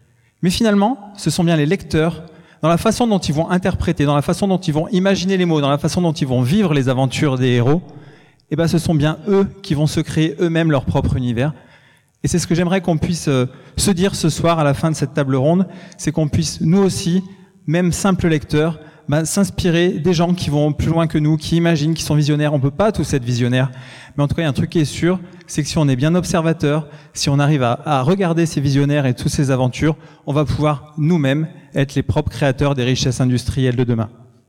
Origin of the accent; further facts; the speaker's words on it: France; on est français